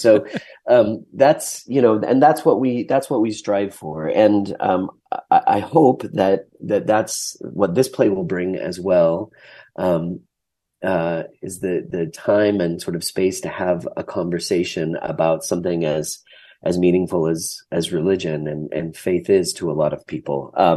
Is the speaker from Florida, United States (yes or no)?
no; Idaho, United States; And certainly having grown up in Idaho, I just didn't recognize my home state in terms of the way it was, represented and the way people were treating one another.